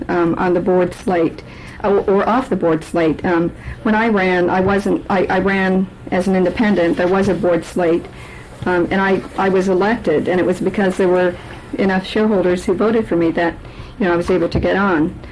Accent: Unalakleet, Alaska, United States; I was born and raised in Yenlaklit. I was one of nine children growing up.

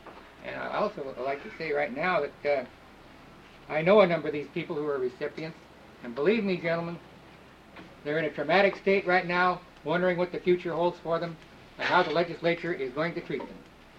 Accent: Ketchikan, Alaska, United States; For the record … I'm from Ketchikan.

